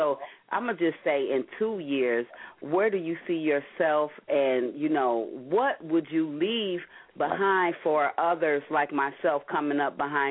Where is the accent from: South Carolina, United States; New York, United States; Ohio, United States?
Ohio, United States; Cleveland; born there; I was born in Cleveland, Ohio, so I already know how we give it up.